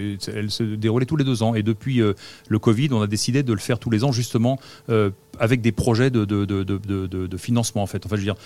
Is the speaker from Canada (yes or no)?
no; Saumur, Pays de la Loire, France; À chaque fois que je reviens, je rentre chez moi à Saumur, j'arrive, je vois le château, je vois la Loire